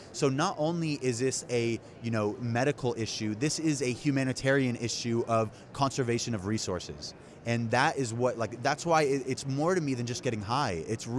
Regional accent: New York, United States; born there; my dad was born in Jordan, my mom was born in New York, I was born in New York, so it was very, like, we had just come over

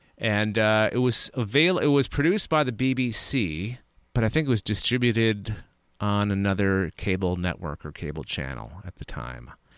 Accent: Canada; one of the few benefits of being Canadian, I guess.

